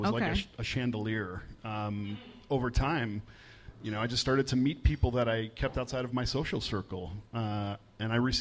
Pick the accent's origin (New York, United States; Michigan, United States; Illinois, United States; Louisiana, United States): Illinois, United States; Chicago